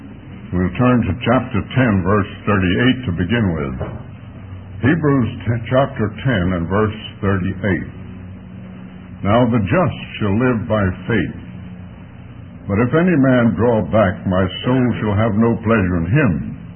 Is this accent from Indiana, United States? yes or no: no; Jersey City, New Jersey, United States; born there; Happened to have been born in the same city that I was born in, Jersey City, New Jersey.